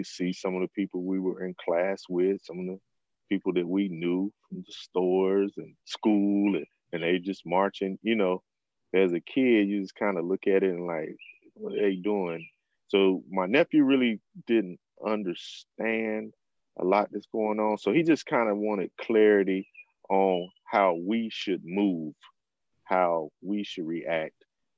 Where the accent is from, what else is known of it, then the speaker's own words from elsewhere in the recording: Lexington, North Carolina, United States; So I came home to my hometown, Lexington, North Carolina, to my sisters, to be near my family